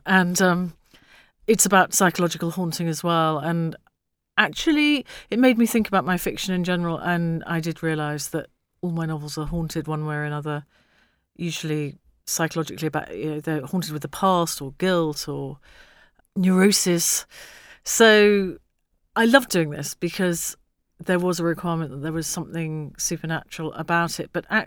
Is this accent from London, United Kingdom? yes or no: yes; London, United Kingdom; born there; I was born in London, then my parents moved out, and I lived there till I was four.